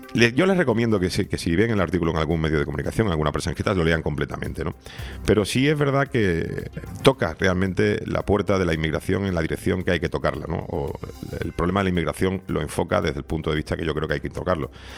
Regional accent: Canary Islands, Spain; como no tenemos ni catalán, ni valenciano, ni euskera para que nos diferenciemos como canarios

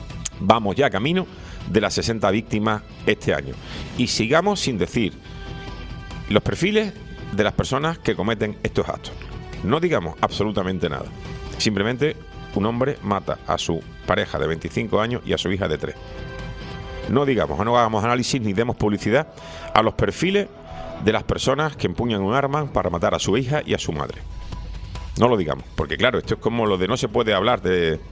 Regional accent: Spain; Al final, somos los españoles los que vamos a tener que pagar la deuda.

